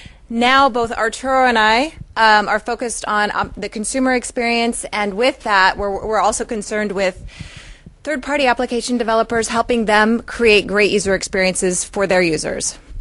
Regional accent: Seattle, Washington, United States; Sure. I'm from Seattle, Washington, in the United States.

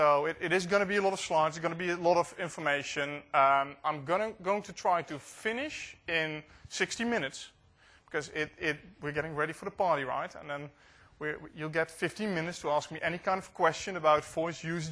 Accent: Netherlands; English is a second language; So whenever I'm from the Netherlands, and if I would dial someone within the Netherlands

